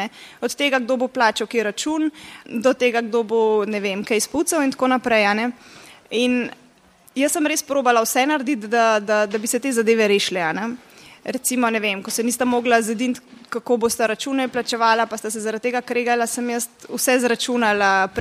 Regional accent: Šmarje-Sap, Central Slovenia, Slovenia; iz Šmarja Sap, sem mamica 5 otrok. Poročena sem 12 let

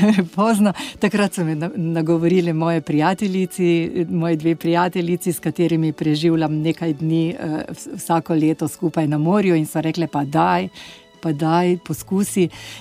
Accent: Maribor, Drava, Slovenia; Najprej v Vzhodnem stolpu, na katerega smo Mariborčani zelo ponosni

